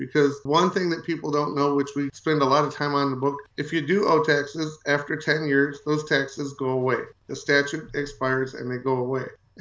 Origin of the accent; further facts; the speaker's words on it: Chicago, Illinois, United States; He's from Milwaukee and I'm from Chicago.